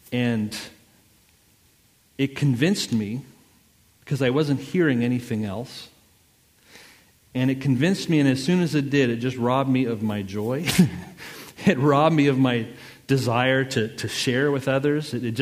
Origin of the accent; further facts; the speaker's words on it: Montreal, Quebec, Canada; So I'm from Montreal, Canada.